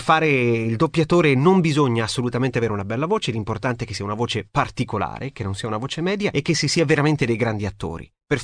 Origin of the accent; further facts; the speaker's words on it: Milan, Lombardy, Italy; accent: Lombard; io sono nato e cresciuto a Milano. C'è da dire la verità che i miei genitori in realtà sono meridionali, almeno in famiglia non si è mai parlato il milanese